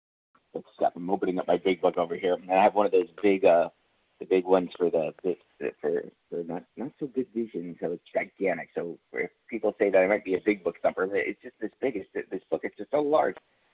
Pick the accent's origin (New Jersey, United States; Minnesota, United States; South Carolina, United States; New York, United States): New York, United States; Bronx; You know, I was brought up in the Bronx. I'm half Puerto Rican and half Haitian, and of course, I didn't feel black enough for the black kids.